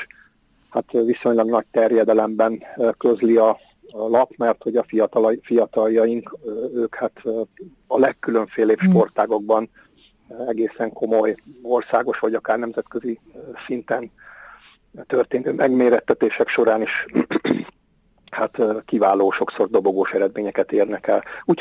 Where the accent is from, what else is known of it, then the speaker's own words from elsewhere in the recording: Veresegyház, Pest, Hungary; also born or lived in Budapest; Nem itt születtem, de ide születtem, tehát Budapesten születtem, de a életem, nem tudom, negyedik, ötödik napjától kezdve, hogy édesanyám hazahozott a családi házba. Én Veresegyházon élek folyamatosan